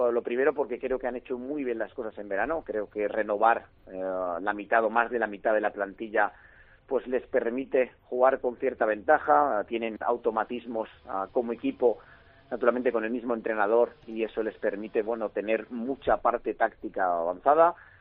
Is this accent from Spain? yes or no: yes; Balearic Islands, Spain; born there; yo soy mallorquín de nacimiento, naturalmente me siento muy allí, toda mi familia es de allí